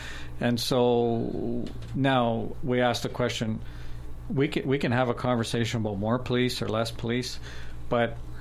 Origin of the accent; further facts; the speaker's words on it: Canada; I'm from Canada, and I'm studying social enterprises.